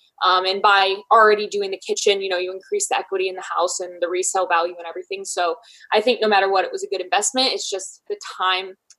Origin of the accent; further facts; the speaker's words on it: Michigan, United States; now in Columbus, United States; I'm from Michigan, but I live in Columbus, Ohio.